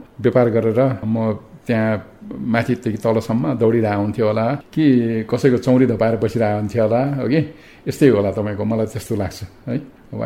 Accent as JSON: {"language": "Nepali", "town": "Olangchung Gola", "region": "Koshi Province", "country": "Nepal", "tie": "born or raised there", "also_born_or_lived": "Taplejung", "said": "मेरो सम्पूर्ण बाल्यकाल म बिताउँदा मेरो आफ्नो गाउँ ताप्लेजुङको पनि विकट ओलाङचुङ गोलामा, जहाँ हामी कहाँ स्कुल नै थिएन है"}